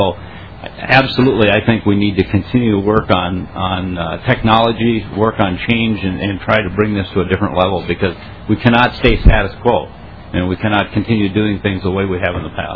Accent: New York Mills, Minnesota, United States; This is for my actually my hometown of New York Mills. As I indicated, it's a population of about 1,200 people.

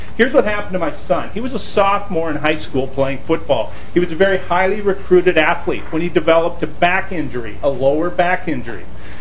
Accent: Detroit Lakes, Minnesota, United States; I'm an educator from Detroit Lakes.

